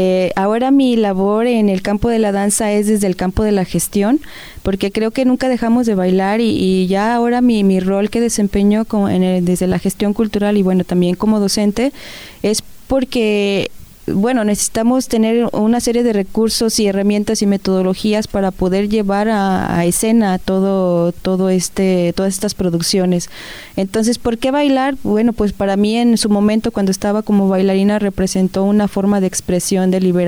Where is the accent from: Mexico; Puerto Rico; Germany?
Mexico; Zapopan, Jalisco; porque yo soy originaria de Zapopan, Jalisco.